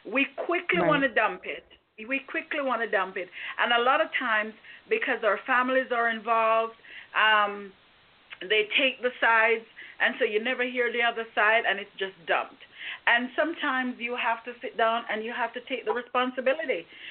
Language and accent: English; Jamaica; You know I'm Jamaican.